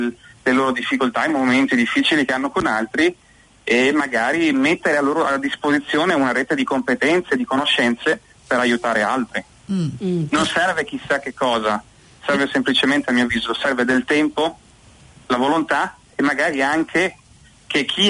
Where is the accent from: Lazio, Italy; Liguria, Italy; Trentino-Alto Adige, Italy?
Trentino-Alto Adige, Italy; Io ho vissuto praticamente da immigrato in Alto Adige, perché vengo dalla provincia di Bolzano, dove gli italiani sono una piccola minoranza.